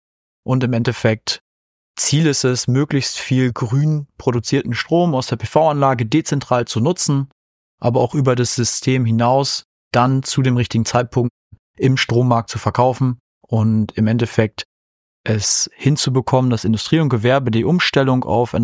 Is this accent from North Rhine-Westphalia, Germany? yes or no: no; Lingen, Lower Saxony, Germany; Ich komme eigentlich aus Lingen tatsächlich.